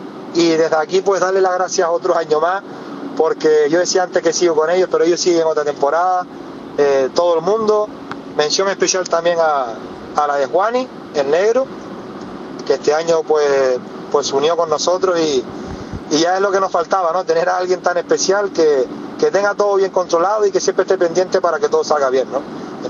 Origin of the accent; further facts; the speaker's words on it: Tenerife, Canary Islands, Spain; obviamente como tinerfeño, pues espero que el fútbol de aquí vaya subiendo